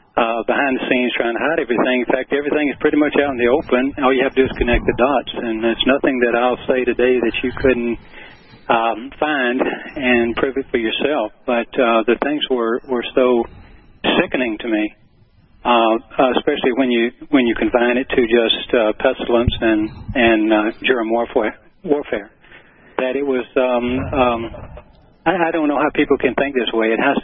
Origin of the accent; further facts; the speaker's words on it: Australia; And I grew up in Australia, and all you have to do is just do a little research.